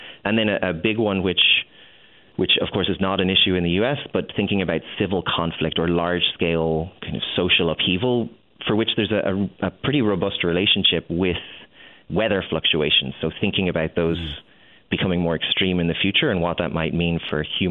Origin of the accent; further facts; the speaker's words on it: Ireland; moved away as an adult; now in United States; So I'm from Ireland and I moved here 10 years ago because the U.S. has inarguably the greatest system of graduate education in the world.